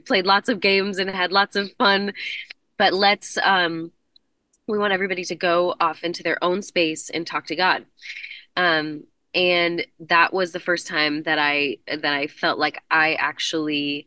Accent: Colorado, United States; So I grew up in Colorado, actually grew up Catholic. So I was, you know, going to, this beautiful Catholic church in right outside of Boulder.

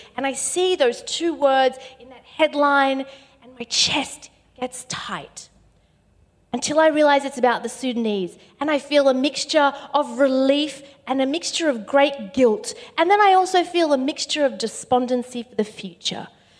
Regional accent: Spain; I'm Spanish.

